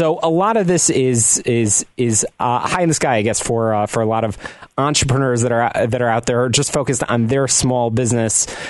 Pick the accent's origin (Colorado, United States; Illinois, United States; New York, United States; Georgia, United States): Illinois, United States; Skokie; I'm a Skokie native.